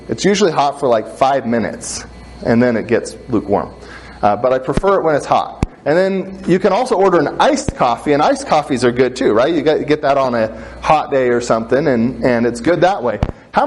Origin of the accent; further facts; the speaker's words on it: Washington, United States; I grew up near Mount Rainier, and there's this lake called